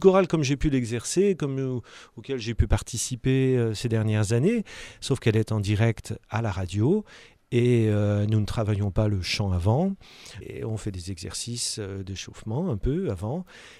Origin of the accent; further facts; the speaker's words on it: France; Je suis chanteur, je suis français